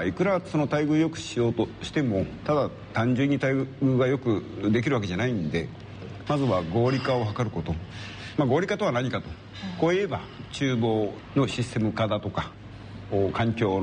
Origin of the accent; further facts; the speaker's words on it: Niigata, Japan; まあ私も新潟県出身なんで、地元新潟に帰って外食産業を企業化させたいという願いで